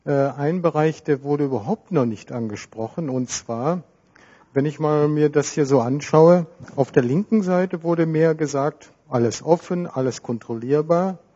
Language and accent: German; Bavaria, Germany; ich höre mich zwar nicht an wie ein Bayer, aber ich komme aus Bayern